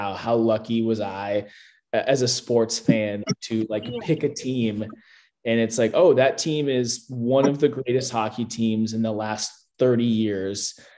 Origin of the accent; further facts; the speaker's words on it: Minnesota, United States; growing up in Minnesota, I was introduced to hockey through watching North Stars games.